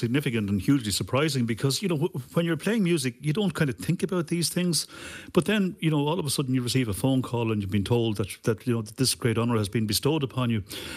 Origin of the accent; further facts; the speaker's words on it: Dublin, Leinster, Ireland; I'm from Dublin myself